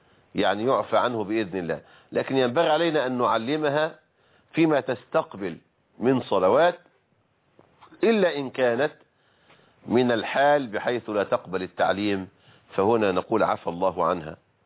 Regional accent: Egypt; accent: Egyptian; ذو القعدة كما نقول بلهجتنا المصرية ذو القعدة شهر حرام

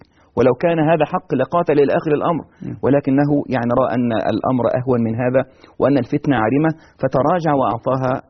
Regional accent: Egypt; ولكن لو عندنا في مصر ذبح للبدوي أو الدسوقي أو ذبح لغير الله عز وجل لا نأكل منها قط

